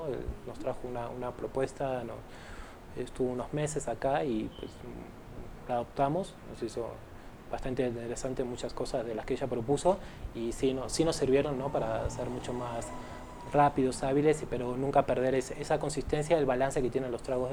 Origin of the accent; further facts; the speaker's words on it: Argentina; moved away as an adult; Pero pues yo soy de Argentina, ¿no? Llegué a los 31 acá